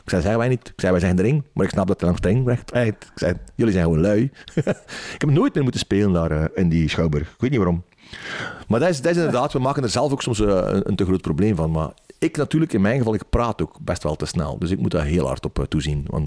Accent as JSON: {"language": "Dutch", "region": "Flanders", "country": "Belgium", "said": "de mensen hebben mij graag zoals ik ben als Vlaming."}